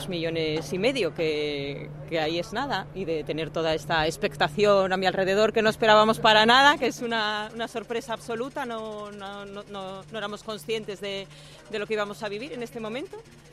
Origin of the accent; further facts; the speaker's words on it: Gijon, Asturias, Spain; soy de Gijón, de Asturias, del norte de España